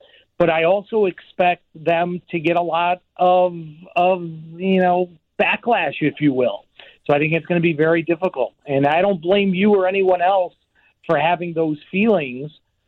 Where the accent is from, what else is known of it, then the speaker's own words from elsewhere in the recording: United States; but also as an American, you know, seeing the atrocities happening here